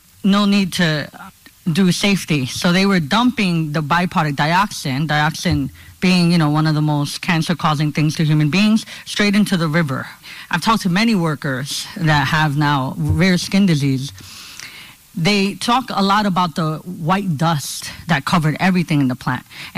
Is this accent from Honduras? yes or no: yes; Honduras; also born or lived in Newark, United States; I'm from Newark. Well, I'm from Honduras. I was born in Central America. Most of my life, I grew up with people not knowing where that country was